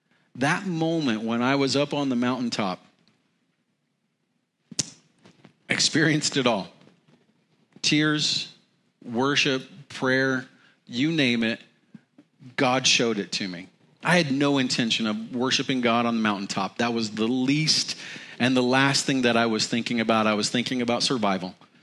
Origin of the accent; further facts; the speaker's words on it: Colorado, United States; I grew up in Colorado. I can handle this.